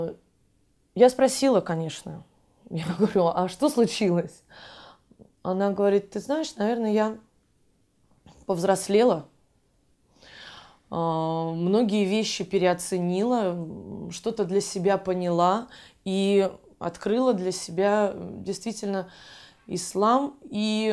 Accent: Saint Petersburg, Russia; now in Moscow, Russia; Поскольку я приехала из Санкт-Петербурга, и мне негде здесь было жить

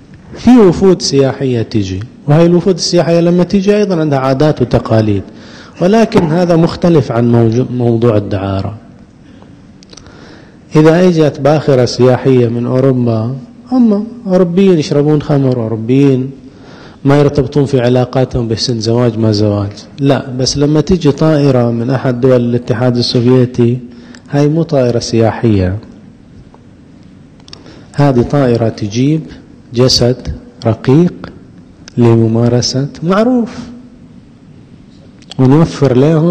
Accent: Bahrain; تزدهر هذه التجارة في عدد من البلدان، من ضمنها مع شديد الأسف ومع مزيد من ألم القلب بلدنا البحرين

